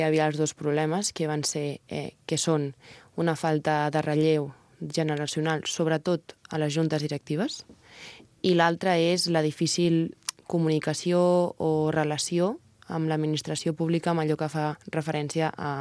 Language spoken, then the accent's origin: Catalan; Catalonia, Spain; jo a la meva comarca, que li tinc una gran estima, a diferència de Vilafranca i el Garraf, l'associacionisme cultural està més mort. Baix Penedès està més aturat.